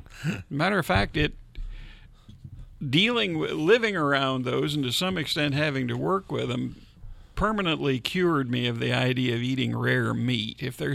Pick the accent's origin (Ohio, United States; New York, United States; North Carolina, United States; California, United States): Ohio, United States; Georgetown; Many more recollections of growing up in Georgetown.